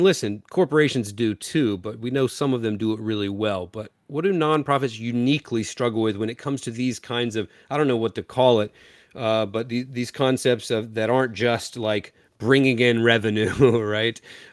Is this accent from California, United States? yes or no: no; North Carolina, United States; I'm from Eastern North Carolina, which is rich in culture and history.